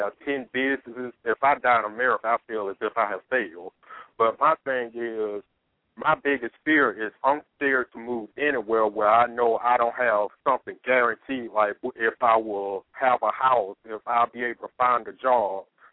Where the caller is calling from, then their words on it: Alabama, United States; I'm calling from Alabama.